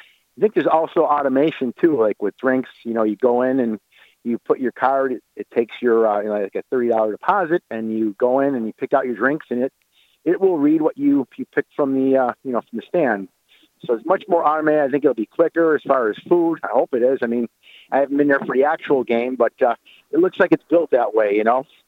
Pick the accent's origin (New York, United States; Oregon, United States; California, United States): New York, United States; Kaisertown; Like, I'm from Kaisertown.